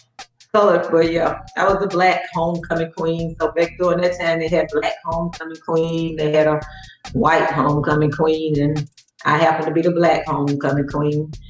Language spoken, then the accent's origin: English; Mount Vernon, Alabama, United States; also born or lived in Watley; But I grew up in Mount Vernon, Alabama. My dad had a job there at Alabama Power Company, and so him and my mom moved there. And I was born in Watley, Alabama